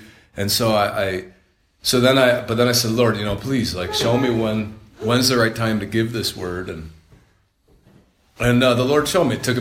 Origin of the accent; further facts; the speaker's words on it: Buffalo, New York, United States; born there; I just thank God I was born in Buffalo.